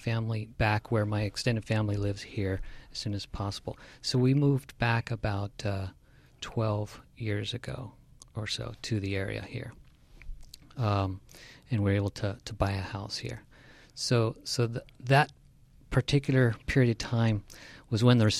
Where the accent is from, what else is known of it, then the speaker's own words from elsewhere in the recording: California, United States; Mine's the longest period of time among the group here of having been born and raised in the North County, San Luis Obispo County.